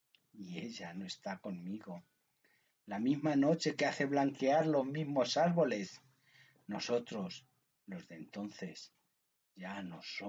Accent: Aranjuez, Community of Madrid, Spain; Yo, afortunadamente, hace muy poquitas semanas he vuelto a mis orígenes. Yo soy de Aranjuez y vivo en Aranjuez.

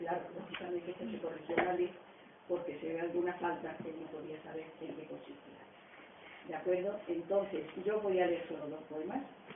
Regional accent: Santa María, Extremadura, Spain; soy de Santa María, la hija de un campesino extremeño

